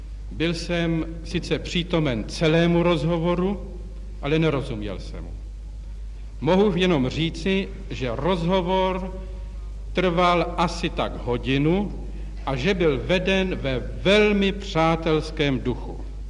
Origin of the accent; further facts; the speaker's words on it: Jihlava, Vysočina Region, Czechia; born there; V Jihlavě.